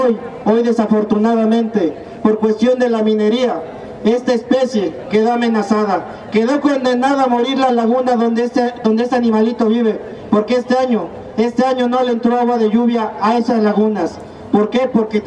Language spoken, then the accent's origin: Spanish; Tepetlaoxtoc, State of Mexico, Mexico; vengo del municipio de Tlepetlaustoc, uno de los tantos municipios afectados por este nuevo megaproyecto